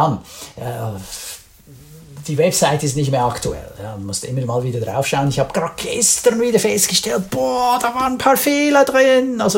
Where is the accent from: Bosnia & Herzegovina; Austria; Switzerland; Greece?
Switzerland